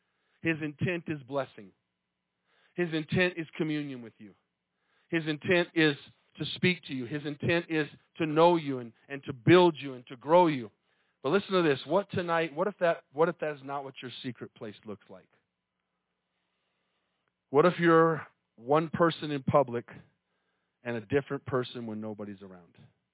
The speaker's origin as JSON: {"language": "English", "region": "Texas", "country": "United States", "said": "Coming from where I come from the Metroplex. It's about 8 or 9 million people where I live."}